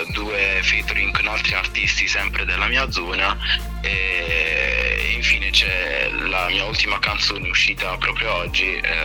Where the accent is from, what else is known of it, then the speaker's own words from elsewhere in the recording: Gravina in Puglia, Apulia, Italy; e vengo da Gravina in Puglia. Ho 18 anni compiuti da poco